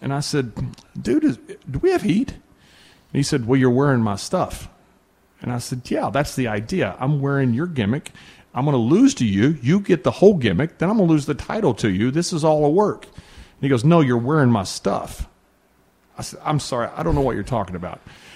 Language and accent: English; Texas, United States; I can't add. I'm from Texas.